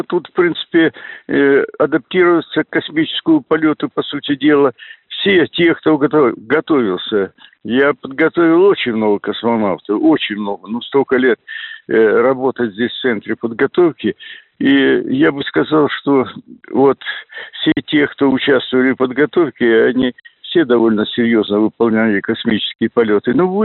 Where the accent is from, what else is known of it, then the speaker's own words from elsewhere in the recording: Belarus; born there; И я в Беларуси родился, но у меня национальность белорус вроде, а сам россиянин. То есть у меня единый паспорт российский.